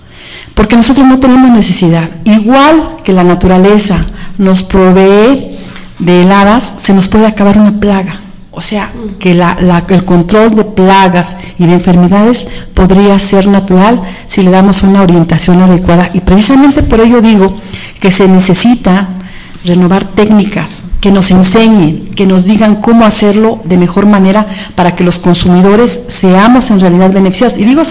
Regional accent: Mexico; como los mexicanos necesitamos cocinar

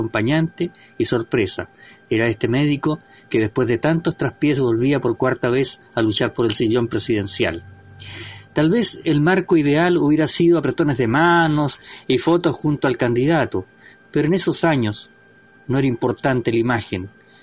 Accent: Rancagua, O'Higgins, Chile; también fue en Rancagua, en la ciudad, mi ciudad natal

